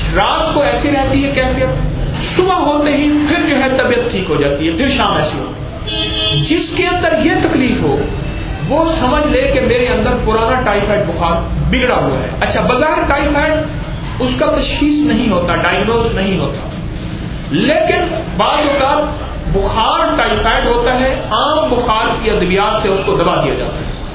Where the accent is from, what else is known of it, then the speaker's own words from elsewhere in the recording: Lahore, Punjab, Pakistan; میں لاہوری ہوں, مجھے تو لاہور اور گجرانوالوں کے نظام کا پتہ ہے